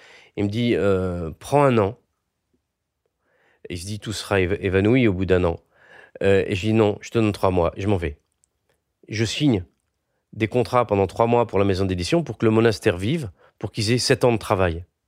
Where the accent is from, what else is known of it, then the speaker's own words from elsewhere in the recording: Corsica, France; comme je suis corse